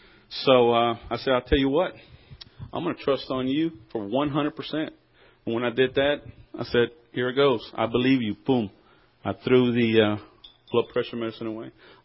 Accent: Cleveland, Texas, United States; Janie and I come from Cleveland, Texas, just about 30, 40 miles north of Houston, a little small town.

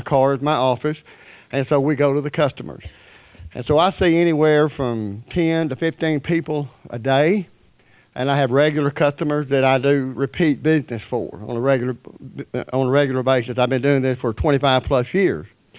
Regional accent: Arkansas, United States; also born or lived in Mississippi; I'm originally from Arkansas. I just moved from Tunica, Mississippi, back to Arkansas, my hometown. And I've been in Mississippi for about 12 years.

